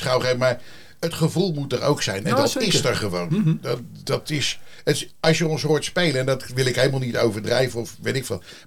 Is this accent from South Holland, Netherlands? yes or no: yes; The Hague, South Holland, Netherlands; Ik kom uit Den Haag, hè.